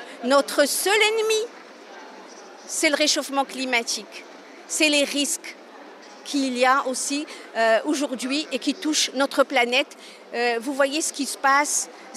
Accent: Morocco; moi personnellement, je suis marocaine, je vis à Rabat

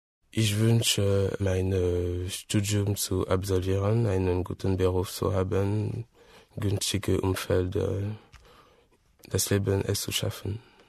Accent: Lyon, Auvergne-Rhône-Alpes, France; German is a second language; also born or lived in Africa; ich bin Franzose, ich komme aus Lyon, ich bin 18 Jahre, bin in 1993 geboren. Früher war ich in Afrika.

